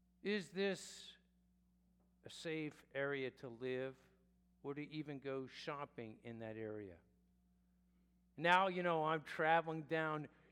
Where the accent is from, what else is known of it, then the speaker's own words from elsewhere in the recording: Philadelphia, Pennsylvania, United States; also born or lived in New York / New Jersey; now in Baltimore, United States; I lived in three different metropolitan areas, first growing up in Philadelphia.